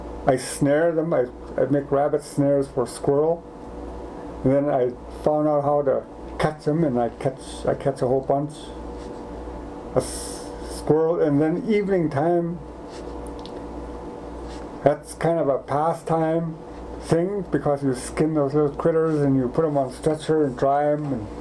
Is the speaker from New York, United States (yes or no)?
no; Schumann House, Alaska, United States; also born or lived in Fort Yukon, Alaska; No. I was born there, and then we went back to Schumann House, where I was raised. So pretty much all at Schumann House after I was born.